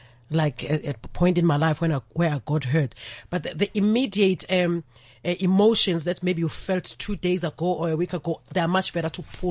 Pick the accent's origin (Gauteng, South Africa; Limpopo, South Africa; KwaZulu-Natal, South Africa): KwaZulu-Natal, South Africa; Umlazi; In Umlazi.